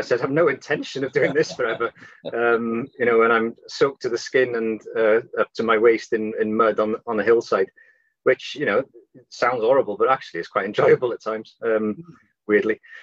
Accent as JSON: {"language": "English", "town": "Llanfairfechan", "region": "Wales", "country": "United Kingdom", "tie": "born or raised there", "said": "I was brought up in Llanfechan, so on the coast there"}